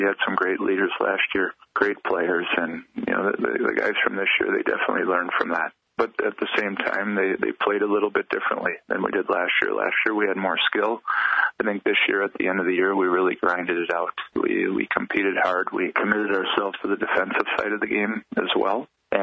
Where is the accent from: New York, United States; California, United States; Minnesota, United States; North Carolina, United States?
Minnesota, United States; So, you know, I was growing up in Minnesota, and it's kind of the one program everybody wants to beat.